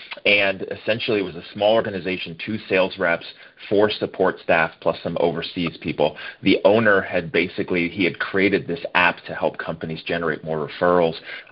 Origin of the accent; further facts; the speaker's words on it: California, United States; I live in California, about an hour north of San Francisco. I grew up in the Bay Area. I'm pretty much a West Coast guy.